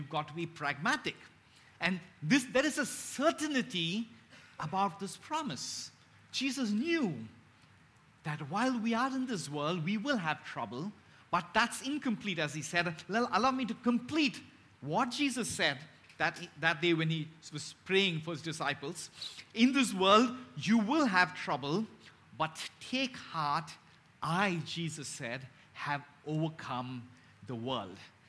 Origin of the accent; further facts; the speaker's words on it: Chennai, Tamil Nadu, India; I grew up in Chennai, and I come from a Hindu Brahmin background, and I became a follower of Jesus in 1993.